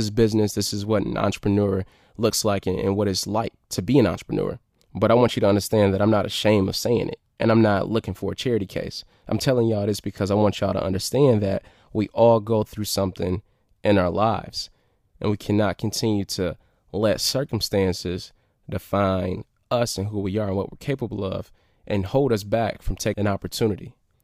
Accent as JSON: {"language": "English", "town": "Detroit", "region": "Michigan", "country": "United States", "said": "You know, I came from Detroit, right? I'm living in grandma house, basement area, house hopping, not really having a dime."}